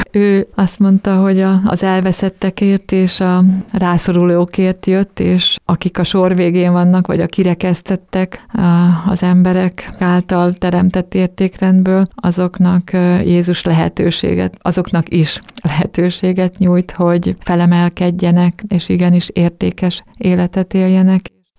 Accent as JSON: {"language": "Hungarian", "region": "Békés", "country": "Hungary", "tie": "born or raised there", "said": "ez Békésen, az én szülővárosomba indult már a 60-as években"}